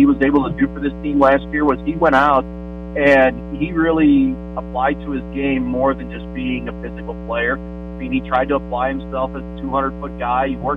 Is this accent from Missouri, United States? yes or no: yes; St. Louis, Missouri, United States; No, I'm from St. Louis, but I've just always been a Steelers fan.